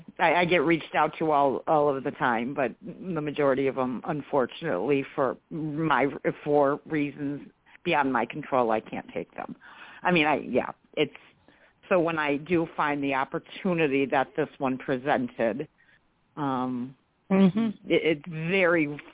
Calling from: Albany, New York, United States; I'm in Albany.

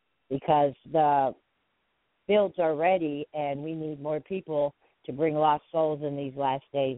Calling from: Edwardsburg, Michigan, United States; I'm calling from Edwardsburg, Michigan.

